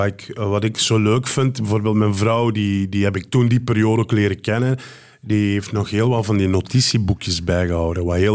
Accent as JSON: {"language": "Dutch", "region": "Limburg", "country": "Belgium", "said": "Ik ben van Belgisch Limburg, dus ik speelde de schoolvoorstellingen vaak in culturele centra in Limburg."}